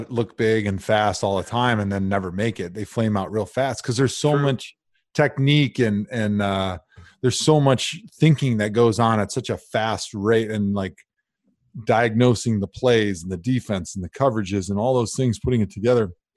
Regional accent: Milwaukee, Wisconsin, United States; Oh, my hometown team. That'll be exciting.

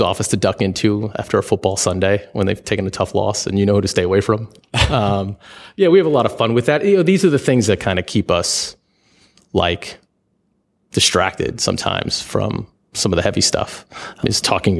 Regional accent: New York, United States; Yeah, it's no secret. I am from New York

